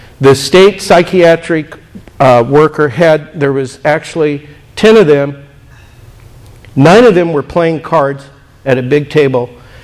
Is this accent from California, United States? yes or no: yes; California, United States; I'm from Southern California.